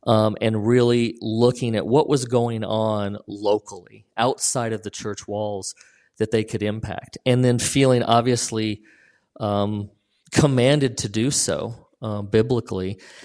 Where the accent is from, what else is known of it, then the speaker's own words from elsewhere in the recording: Colorado, United States; now in Arlington, United States; I grew up in Colorado, so I'm a big Colorado guy, and grew up a big Bronco fan.